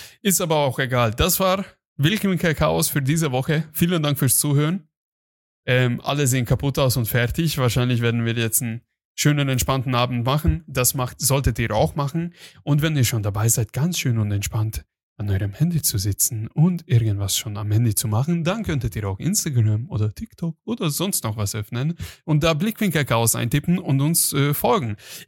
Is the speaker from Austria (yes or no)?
no; Hungary; Glaub mir, ich bin Ungar.